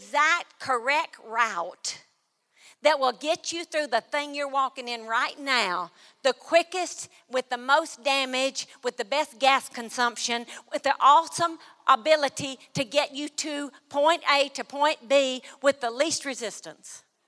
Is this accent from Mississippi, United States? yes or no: yes; Mississippi, United States; I grew up in Choctaw County, Mississippi, right by a cemetery.